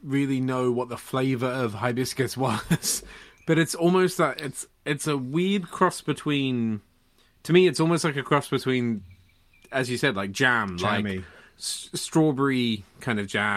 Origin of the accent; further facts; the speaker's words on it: Australia; I'm Australian, so that's my excuse. We say everything wrong.